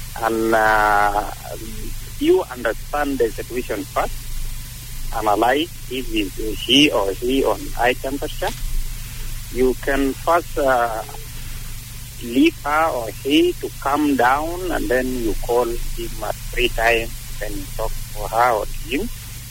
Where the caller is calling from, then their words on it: Aweil, Northern Bahr el Ghazal, South Sudan; from Awil.